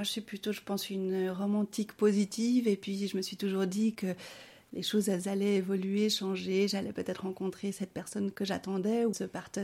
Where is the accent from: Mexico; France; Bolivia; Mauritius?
Bolivia; now in Lausanne, Switzerland; J'ai grandi, d'abord j'ai passé mon enfance en Amérique du Sud, en Bolivie. Mon papa est bolivien et ma maman suissesse.